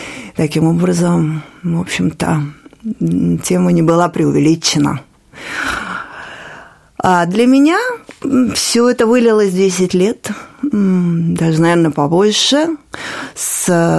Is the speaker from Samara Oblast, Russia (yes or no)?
no; Moscow, Russia; born there